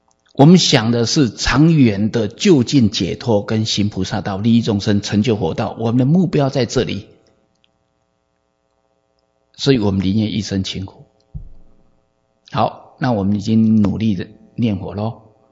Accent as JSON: {"language": "Chinese", "country": "Taiwan", "said": "因为我知道我家在台湾，因为我从台湾来的，"}